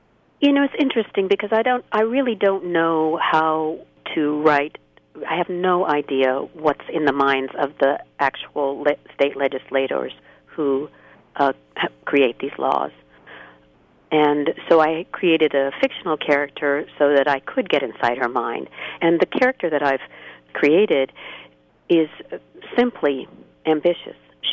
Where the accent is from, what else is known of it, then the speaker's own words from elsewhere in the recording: Oklahoma, United States; It's because I come from Indian Territory. It's because I come from Oklahoma.